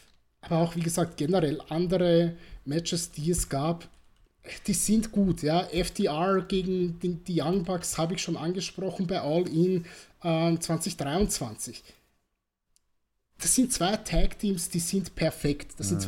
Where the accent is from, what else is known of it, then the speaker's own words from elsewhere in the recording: Austria; als Patriot, als Österreicherin